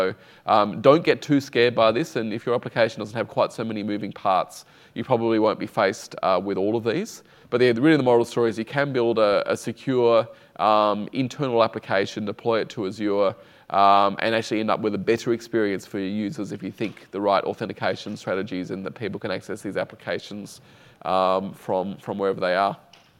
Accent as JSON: {"language": "English", "country": "Australia", "said": "So I'm from Australia."}